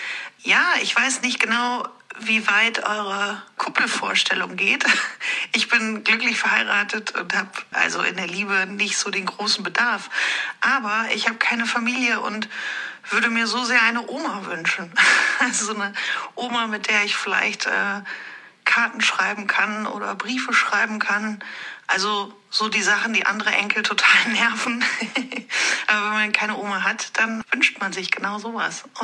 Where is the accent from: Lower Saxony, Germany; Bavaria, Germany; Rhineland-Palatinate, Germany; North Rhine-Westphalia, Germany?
North Rhine-Westphalia, Germany; Cologne; Also ich komme aus Köln.